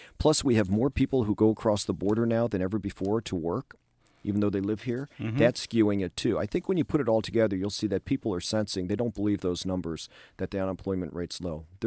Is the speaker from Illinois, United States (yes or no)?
no; Maryland, United States; now in Anne Arundel, United States; I mean, I grew up in Howard County, and of course, I live in Anne Arundel